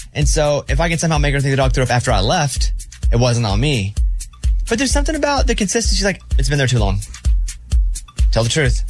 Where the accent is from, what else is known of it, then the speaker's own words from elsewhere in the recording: Mountain Pine, Arkansas, United States; because I'm from Mountain Pine, Arkansas, population 700, and there's a sign. This is Boyhood Home